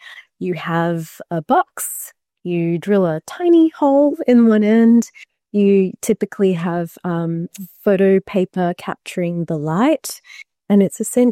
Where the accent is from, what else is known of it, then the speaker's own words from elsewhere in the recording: Canberra, Australian Capital Territory, Australia; I grew up in Canberra